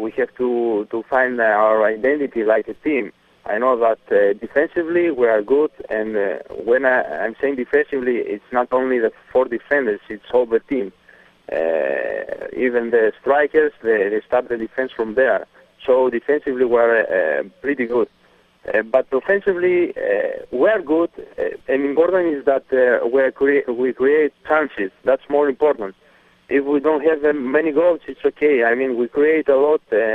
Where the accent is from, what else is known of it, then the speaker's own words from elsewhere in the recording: Greece; English is a second language; also born or lived in Italy; No, I mean, everybody knows that I am from Greece.